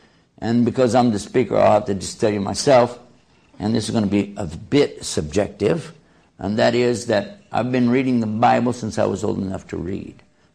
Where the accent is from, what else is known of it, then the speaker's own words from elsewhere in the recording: Texas, United States; I can't help it, I'm from Texas.